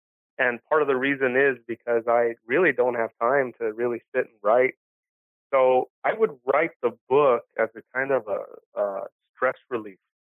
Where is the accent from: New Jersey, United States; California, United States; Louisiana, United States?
California, United States; Los Angeles; first language Spanish; English is a second language; I was born and raised in East L.A. Grew up East L.A., for those of you who don't know, is, well, it's east of downtown Los Angeles here in Southern California. Grew up there. Grew up speaking Spanish. Didn't learn English until I started going to school.